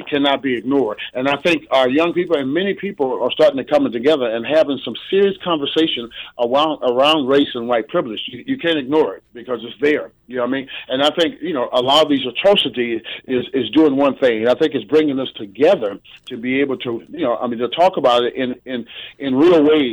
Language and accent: English; Oakland, California, United States; Well, growing up the way I did, I grew up in Oakland, California.